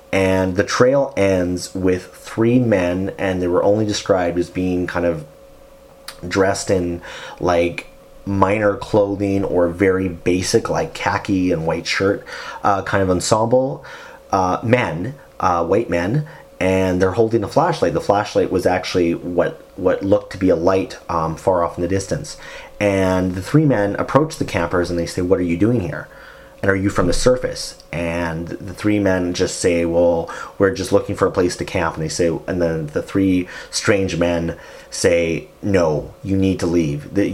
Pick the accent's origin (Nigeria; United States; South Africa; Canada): Canada; forgive me, guys, I'm just a Canadian.